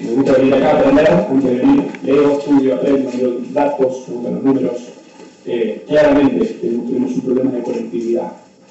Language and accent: Spanish; Tierra del Fuego, Argentina; como jueguinos y como argentinos tenemos que trabajar juntos